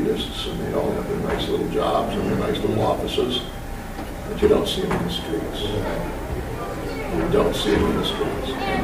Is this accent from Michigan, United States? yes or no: yes; Detroit, Michigan, United States; I grew up in Detroit.